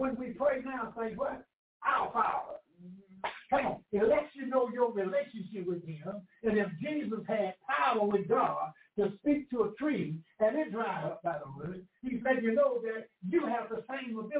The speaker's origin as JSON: {"language": "English", "region": "Alabama", "country": "United States", "said": "all those different kinds of seeds that I'm used to from Alabama."}